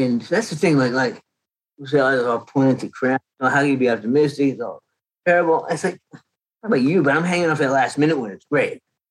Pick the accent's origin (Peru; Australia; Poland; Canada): Canada; now in United States; I came from Canada in 1979.